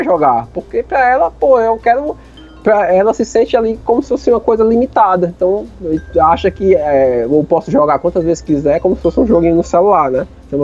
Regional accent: Fortaleza, Ceará, Brazil; Eu fui criado aqui em Fortaleza, num bairro, que a gente chama o bairro do Zé Walter.

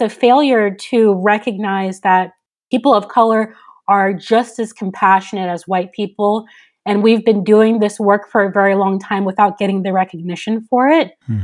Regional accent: Nigeria; now in United States; I'm Nigerian, so I've been an immigrant in this country, in the United States, where I live as an outsider for as long as I can imagine.

